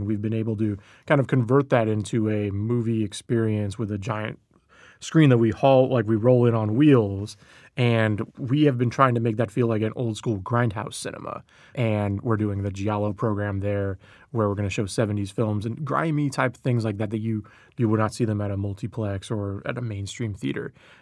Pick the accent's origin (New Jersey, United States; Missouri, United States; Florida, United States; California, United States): California, United States; San Diego; I'm from Scripps Ranch, and I grew up going to the Regal Mira Mesa. It used to be called Edwards Mira Mesa.